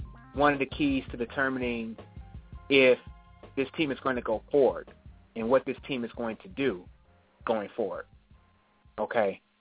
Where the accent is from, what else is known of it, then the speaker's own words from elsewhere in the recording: Detroit, Michigan, United States; Brian Hoyer will get the start in Cleveland's first preseason opener against my hometown team, Detroit, on Saturday.